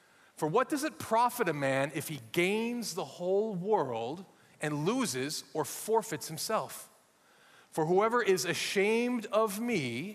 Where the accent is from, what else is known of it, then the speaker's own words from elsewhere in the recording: Minnesota, United States; accent: Minnesotan; I am American, if you can't tell by my accent. I'm actually from Minnesota, so I could use my Minnesotan accent if you want, eh?